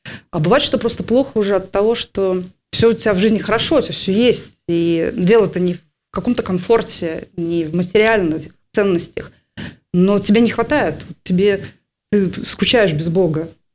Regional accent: Saint Petersburg, Russia; я петербурженка, я люблю очень этот город и с удовольствием сюда приезжаю

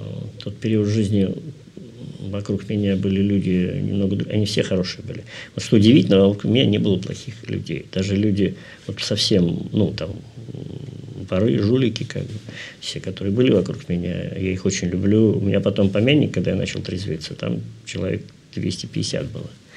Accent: Saint Petersburg, Russia; moved away as an adult; now in London, United Kingdom; мы тогда из Питера 90-х приехали в Лондон

